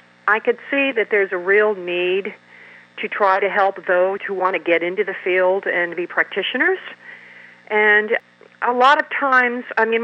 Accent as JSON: {"language": "English", "region": "Massachusetts", "country": "United States", "said": "I'm from Western Massachusetts originally in kind of a rural area."}